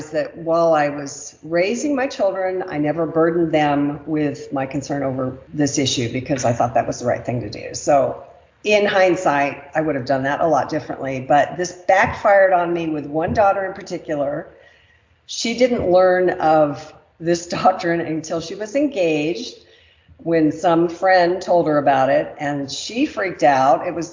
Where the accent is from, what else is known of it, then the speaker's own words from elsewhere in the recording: California, United States; now in Southern Utah, United States; Southern California. We have moved from South Pasadena 3 years ago to Southern Utah.